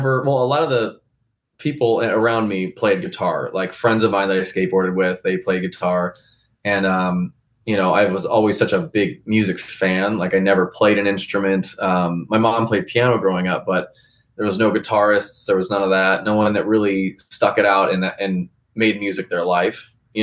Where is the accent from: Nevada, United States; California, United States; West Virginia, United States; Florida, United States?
Nevada, United States; Las Vegas; That was like, I grew up there. My sister and I grew up there.